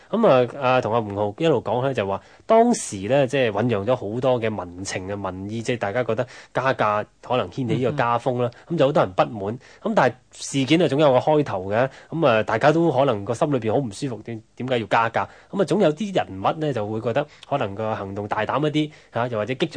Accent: Hong Kong; 我哋香港人就幸福啊，就唔會經歷到呢啲咁嘅事

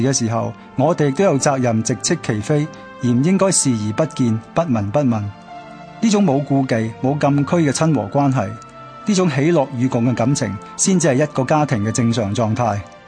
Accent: Hong Kong; 对于我们这些土生土长的香港人来讲，我们的成长经历和我们父母的一代很不同。我们成长的殖民地管治时代

